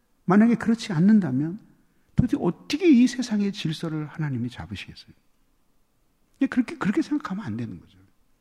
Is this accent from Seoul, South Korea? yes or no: yes; Seoul, South Korea; also born or lived in Gangwon Province; 저는 서울에서 태어났고 서울에서 교육을 받았어요. 부모님은 강원도에서 사업을 크게 하셨는데 유치원까지 강원도에서 다니고